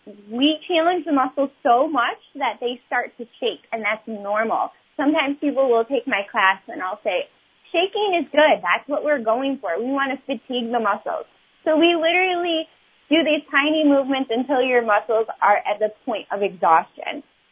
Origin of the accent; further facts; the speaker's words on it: Webster, New York, United States; we both grew up in Rochester, and I grew up in Webster.